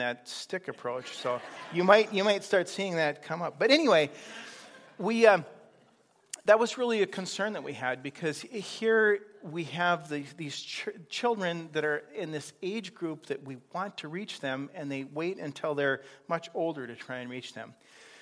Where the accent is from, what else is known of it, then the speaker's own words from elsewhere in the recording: Nigeria; You have to understand, I come from Nigeria.